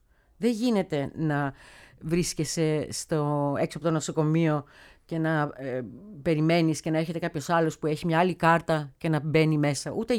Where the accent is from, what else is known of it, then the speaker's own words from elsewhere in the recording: Thessaloniki, Central Macedonia, Greece; Εγώ είμαι από Θεσσαλονίκη.